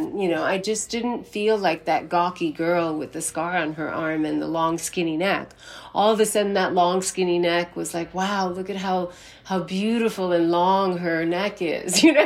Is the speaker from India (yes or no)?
yes; South India, India; especially we are from South India and South India tends to be a little bit more conservative than, say, you know, cities like Delhi.